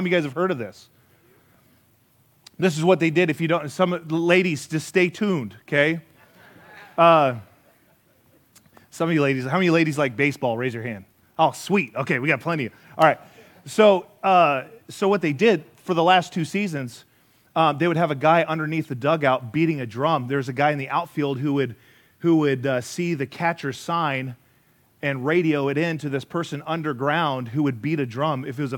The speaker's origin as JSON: {"language": "English", "region": "Arizona", "country": "United States", "tie": "born or raised there", "also_born_or_lived": "Colorado", "said": "Now, I grew up in Arizona, and did somebody just say sorry?"}